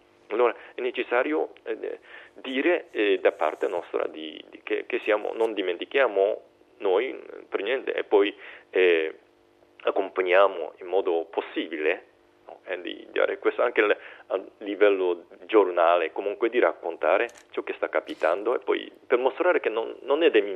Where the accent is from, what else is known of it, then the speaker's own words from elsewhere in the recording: Ofunato, Iwate, Japan; Italian is a second language; nella mia parrocchia da dove vengo, di Ofunato